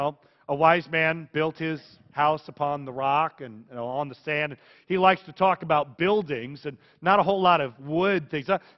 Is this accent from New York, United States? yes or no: no; Vacaville, California, United States; My hometown is Vacaville, California. It's Cowtown in translation. And there is a church, Bethany Lutheran Church, that I grew up with.